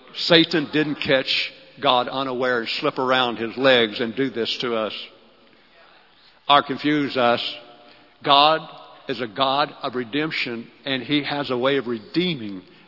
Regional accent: Arkansas, United States; also born or lived in Los Angeles; I'm from Arkansas originally, so the humidity is rough. You know, I was living in L.A. at the time.

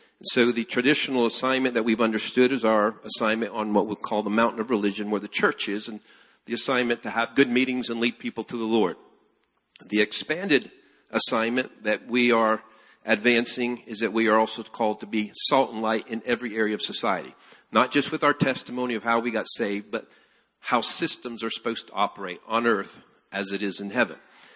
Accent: Peru; English is a second language; I was born and raised in Peru, South America.

